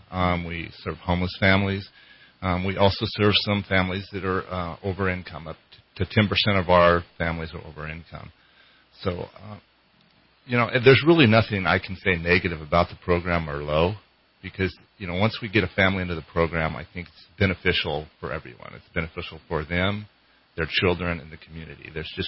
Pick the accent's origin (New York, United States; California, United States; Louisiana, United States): California, United States; Redding; I was born and raised in Reading, and I wanted to move back to Reading.